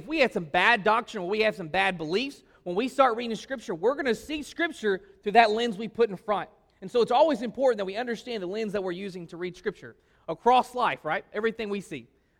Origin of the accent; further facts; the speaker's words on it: White Hall, Arkansas, United States; also born or lived in Texas; We're both from Arkansas, born and brought up in Whitehall, Arkansas. So Arkansas is our home.